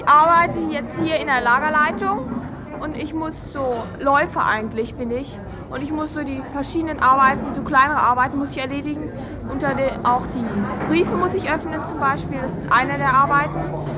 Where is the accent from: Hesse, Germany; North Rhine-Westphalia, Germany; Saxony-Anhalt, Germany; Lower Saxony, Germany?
Lower Saxony, Germany; Göttingen; ich bin eine Schülerin aus Göttingen und gehe auf die Oberschule für Mädchen in die 8. Klasse.